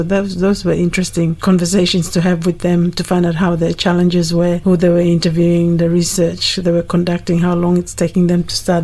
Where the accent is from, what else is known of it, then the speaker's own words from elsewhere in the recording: Mekeo, Central Province, Papua New Guinea; Me, I come from Papua New Guinea, from Makeo to be precise, but I grew up mainly in boarding schools, so I was mainly run by Catholic nuns, and the Catholic nuns were from France.